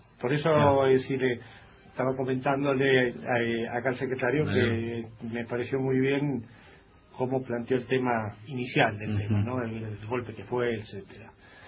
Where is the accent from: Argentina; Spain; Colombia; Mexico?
Argentina; Buenos Aires; También de Buenos Aires, uh-huh, y por primera vez vine acá. Me da vergüenza decirlo, en el 69.